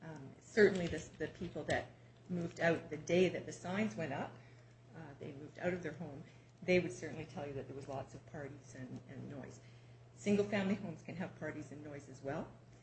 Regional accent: Toronto, Ontario, Canada; we came from Toronto, we lived in a semi.

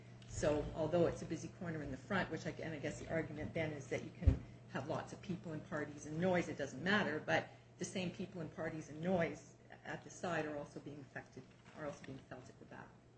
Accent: Toronto, Ontario, Canada; we came from Toronto, we lived in a semi.

